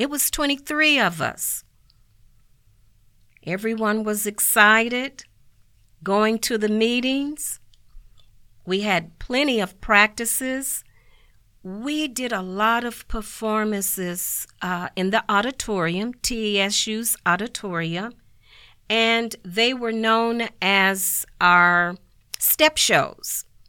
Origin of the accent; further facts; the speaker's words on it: Kansas City, Kansas, United States; born there; I was born in Kansas City, Kansas, on February the 8th.